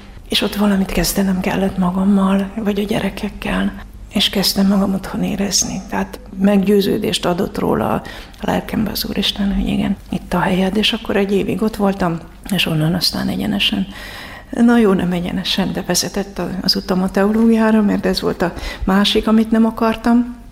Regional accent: Debrecen, Hajdú-Bihar, Hungary; Hát én Debrecenben nőttem föl, és az egy kis gyülekezet.

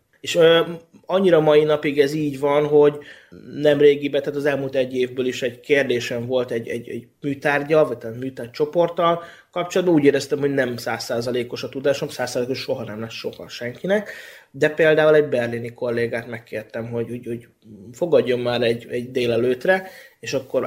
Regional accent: Nyíregyháza, Szabolcs-Szatmár-Bereg, Hungary; now in Budapest, Hungary; Maximálisan, és én úgy kezdtem ezt az egészet, hát most Nyíregyházáról feljöttem Budapestre, egy BKV térképet vettem 470 forintért

